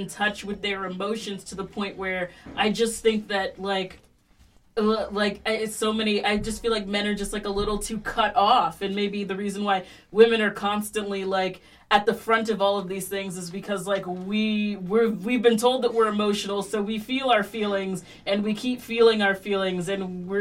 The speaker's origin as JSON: {"language": "English", "country": "Jamaica", "said": "I got in an argument with a white dude recently, and I'm a Jamaican person."}